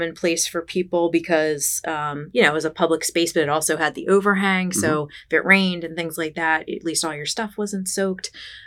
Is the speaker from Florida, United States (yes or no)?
no; Strasburg, Pennsylvania, United States; Yeah, born and raised in Strasburg. Went to Lampeter Strasburg High School.